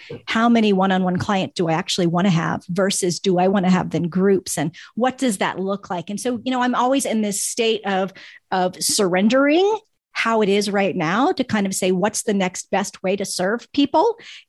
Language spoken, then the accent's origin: English; East Coast, United States; now in Denver, United States; Well, we're from the East Coast. We know what that traffic looks like.